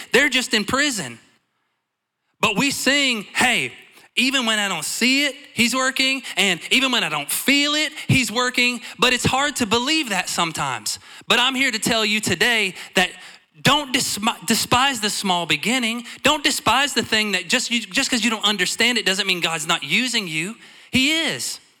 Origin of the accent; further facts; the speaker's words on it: United States; I'm from Clay County. I just thought you just shove it and it just closes hard.